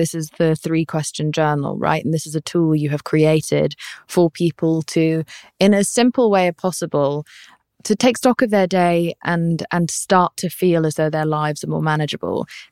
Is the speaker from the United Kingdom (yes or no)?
yes; United Kingdom; But it's hard when you hear gratitude, especially as a British person, to not be like, that feels very LA, woo-woo, hippie